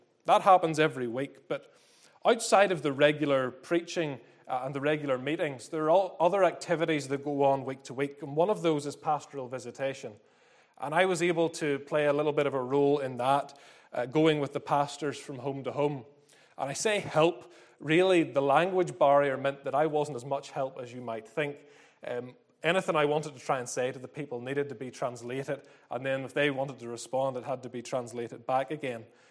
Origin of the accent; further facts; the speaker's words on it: Northern Ireland, United Kingdom; as far as Northern Irish people are concerned, in reality, we weren't really left to our own devices at all.